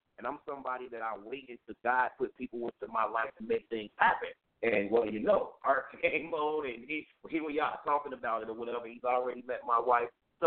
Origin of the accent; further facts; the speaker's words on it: Rockford, Illinois, United States; from Rockford, Illinois.